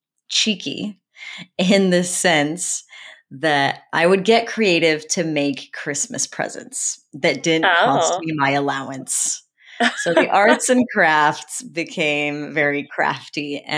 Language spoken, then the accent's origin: English; France; English is a second language; at least when I was growing up in French education, there is no such thing as creative writing classes.